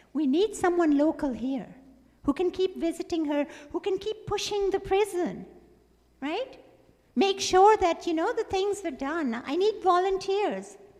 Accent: Pakistan; coming from Pakistan is not easy.

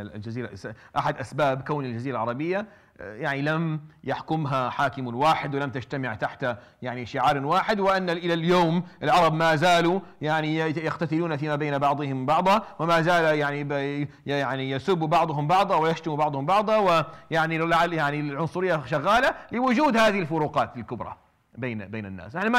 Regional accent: Rif Dimashq, Syria; كنا عايشين نحن في ضيعه ما في بيننا وبين الضيعه الثانيه حدود، يعني ما نعرف وين تخص ضيعتنا وتبدا ضيعتهم. مدرستنا هذا بيناتنا، يعني المدرسة الثانوية بين الضيعتين بين كفر حور وبيت تيمة

